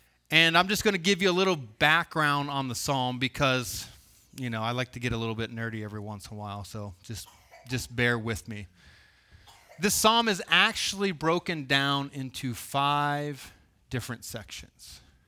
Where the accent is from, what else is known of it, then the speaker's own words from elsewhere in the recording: Columbus, Ohio, United States; born there; I was born in Columbus, Ohio, in a suburb of Columbus, all right? There was no country around us.